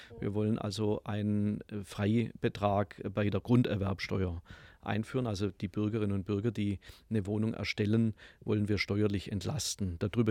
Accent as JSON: {"language": "German", "town": "Tübingen", "region": "Baden-Württemberg", "country": "Germany", "tie": "born there", "said": "Also Tübingen ist ja auch meine Geburtsstadt"}